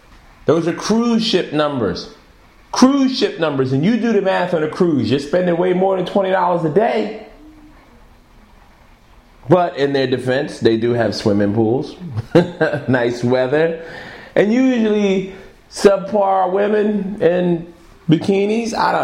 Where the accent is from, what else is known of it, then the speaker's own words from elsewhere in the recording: Philadelphia, Pennsylvania, United States; I was in my hometown, Philadelphia, from about Wednesday on.